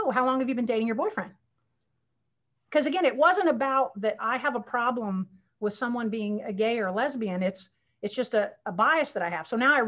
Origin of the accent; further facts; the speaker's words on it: the South, United States; So again, for me, I grew up in the South